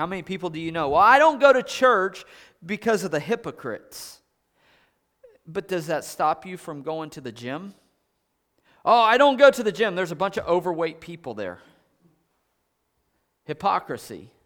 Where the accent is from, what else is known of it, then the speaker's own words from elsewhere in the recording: California, United States; I grew up in California, okay?